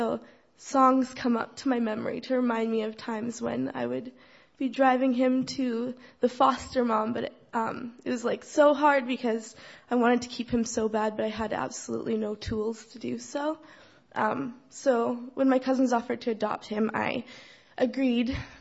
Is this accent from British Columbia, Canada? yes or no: yes; Abbotsford, British Columbia, Canada; born there; I was born in Abbotsford. I was raised in a Christian home